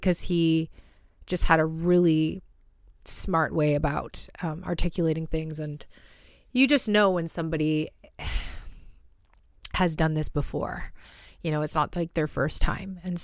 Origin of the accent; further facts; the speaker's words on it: British Columbia, Canada; I'm from Vancouver Island, Canada.